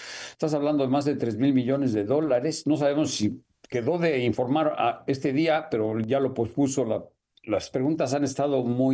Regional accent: Mexico; nuestra, pues, en el sentido como mexicanos, con Estados Unidos

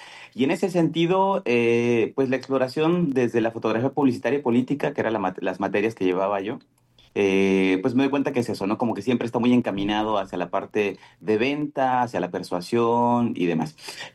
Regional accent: Oaxaca, Mexico; tiene su origen allá, nosotros somos oaxaqueños

